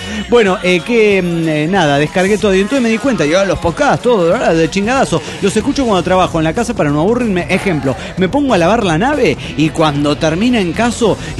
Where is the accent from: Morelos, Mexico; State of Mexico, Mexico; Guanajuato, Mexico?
Morelos, Mexico; Cuernavaca; de Cuernavaca, Morelos, México.